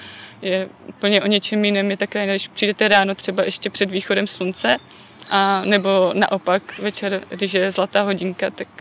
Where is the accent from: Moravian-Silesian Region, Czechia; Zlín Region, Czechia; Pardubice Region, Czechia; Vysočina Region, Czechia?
Moravian-Silesian Region, Czechia; Kopřivnice; Nebo pro mě, když pocházím od Kopřivnice, tak už je to velké město.